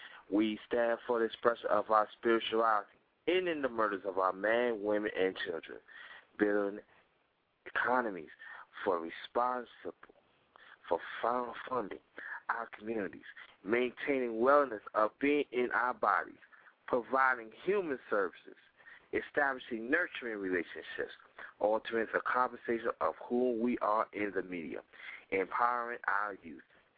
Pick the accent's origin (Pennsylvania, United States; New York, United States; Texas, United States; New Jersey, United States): New York, United States; Brooklyn; and I'm from Brooklyn, New York.